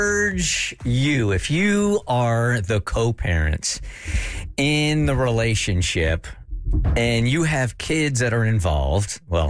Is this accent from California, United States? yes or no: yes; San Diego, California, United States; I grew up in San Diego, very informal city